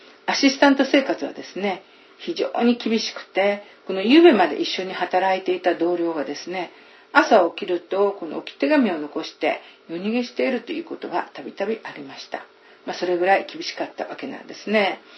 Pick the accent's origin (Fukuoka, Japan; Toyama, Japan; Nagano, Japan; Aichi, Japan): Aichi, Japan; Seto; 私は将棋で有名な藤井聡太四段の住んでいる愛知県瀬戸市出身です。